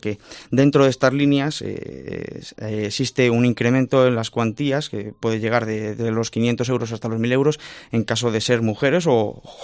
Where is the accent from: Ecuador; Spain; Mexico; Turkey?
Spain; Guadalajara, Castilla-La Mancha; no soy de Madrid, soy de Guadalajara y estoy muy orgulloso de serlo